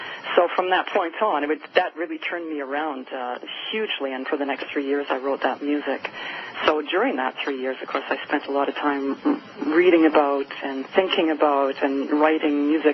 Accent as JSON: {"language": "English", "country": "Canada", "also_born_or_lived": "New York City", "said": "My husband and I were living in New York City for a long time. I'm Canadian"}